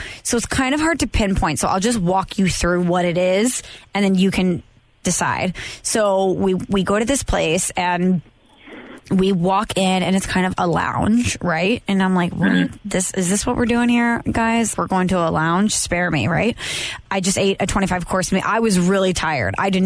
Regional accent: St. Louis, Missouri, United States; He's like, I love the Eagles. Where are you from? I was like, St. Louis.

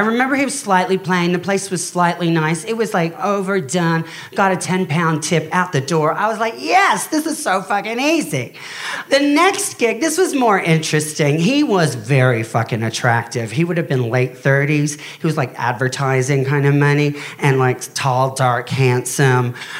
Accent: Australia; moved away as an adult; See, I'm actually Australian

